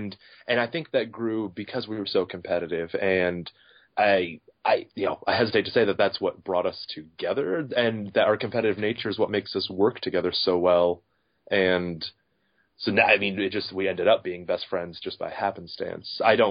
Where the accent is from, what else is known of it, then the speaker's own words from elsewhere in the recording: Toledo, Ohio, United States; So I am I'm a graphic designer, and we are both from Toledo.